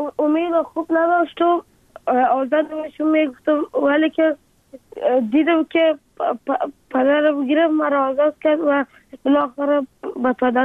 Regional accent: Afghanistan; آرزو دارم که بخیر کلام که شدم افغانستان و وطن خودم را بسازم.

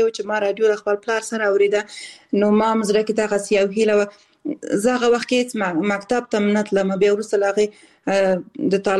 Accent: Balkh, Afghanistan; born there; also born or lived in Khost / Kabul / Kunduz; او زه اصل د خوست ولایت یم خو زیږیدلې په بلخ ولایت کې یم او زده کړې مې په کابل کې او په کندز ولایت کې کړې دي

